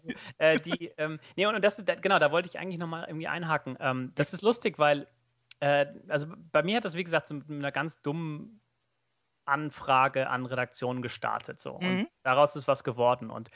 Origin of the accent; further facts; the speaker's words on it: Northern Germany, Germany; weil ich bin im Norden von Deutschland aufgewachsen